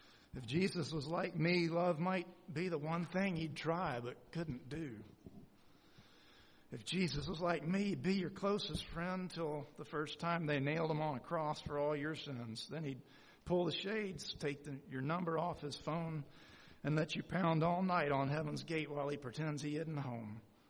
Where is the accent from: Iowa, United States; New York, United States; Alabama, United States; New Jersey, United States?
Alabama, United States; Birmingham; Yeah, I grew up in Birmingham, Alabama